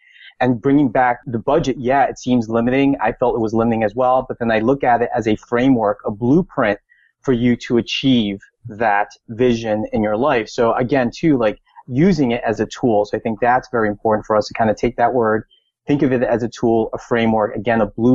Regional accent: Elizabeth, New Jersey, United States; We're going to start in my hometown of Elizabeth, New Jersey.

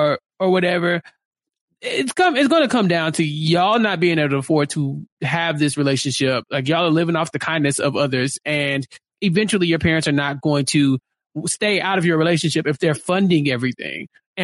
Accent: Texas, United States; You know, I'm proud Texan.

